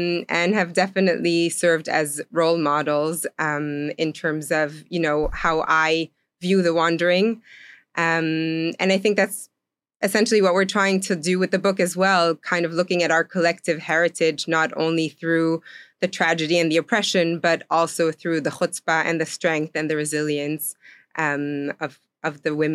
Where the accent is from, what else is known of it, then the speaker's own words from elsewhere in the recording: Belgium; also born or lived in Italy; now in Tel Aviv, Israel; I personally was born in Italy. I grew up in Belgium. I currently live in Tel Aviv with my family.